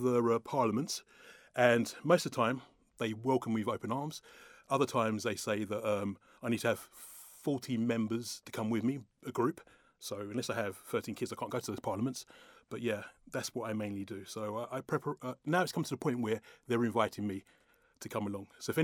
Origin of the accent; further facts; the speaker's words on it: London, United Kingdom; I'm from London